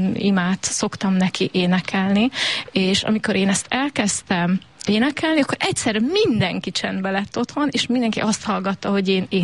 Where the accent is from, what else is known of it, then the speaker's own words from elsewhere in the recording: Zalkod, Borsod-Abaúj-Zemplén, Hungary; balsai vagyok, és balsai lettem, és arra is büszke vagyok, hogy én a Tisza túloldaláról, a Bodrog közszívéből, a Zalkodról kerültem ide.